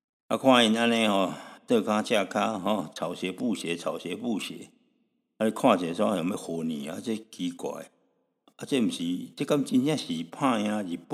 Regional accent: Taiwan; 我们台湾人啊说这个阿伯寮低歌曲

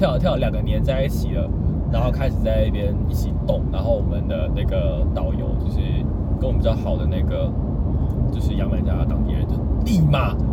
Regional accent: Taiwan; 包含我们台湾人

